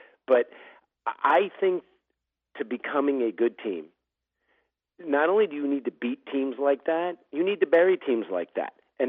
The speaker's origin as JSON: {"language": "English", "town": "Piedmont", "region": "California", "country": "United States", "tie": "born or raised there", "also_born_or_lived": "Oakland", "said": "Well, I was born in Oakland. I grew up in Piedmont, California, which is diehard Raider country."}